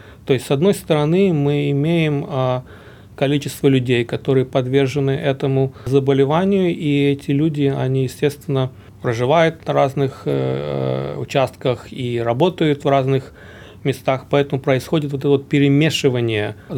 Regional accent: Baku, Azerbaijan; moved away as an adult; also born or lived in Kharkiv, Ukraine; now in Australia; Сам я родился в Украине, в Харькове, но семья переехала в Баку, в Азербайджан, когда мне было лет 8, поэтому школу я закончил уже в Баку.

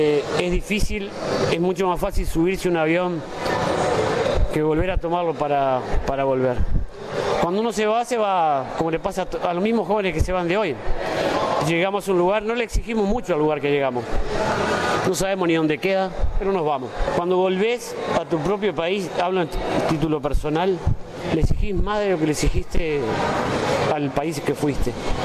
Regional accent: Uruguay; el agradecimiento y la identidad de sentirse con dos países, eso no me lo va a quitar nadie. Y me siento realmente uruguayo

